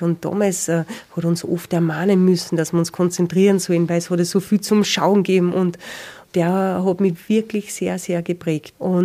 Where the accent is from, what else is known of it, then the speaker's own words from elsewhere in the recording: Spital am Pyhrn, Upper Austria, Austria; weil wir von Spital am Bürn, wo ich aufgewachsen bin, gleich drüben waren im Gesäuse in der Steiermark